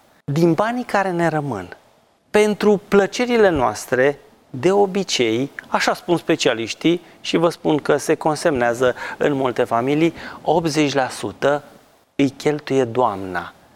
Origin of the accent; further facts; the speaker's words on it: Romania; din punctul nostru de vedere al românului, pentru că sunt român, prefer sistemul să nu fiu dator